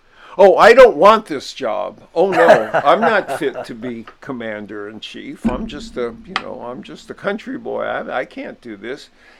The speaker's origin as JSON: {"language": "English", "region": "New York", "country": "United States", "said": "Yeah, well, you know, as a New Yorker, I can tell you. New York is compelling."}